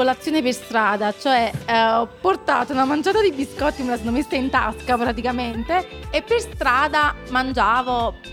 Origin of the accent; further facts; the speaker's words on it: Salerno, Campania, Italy; Sono di Salerno, quindi molto legata alla tradizione del caffè mattutino.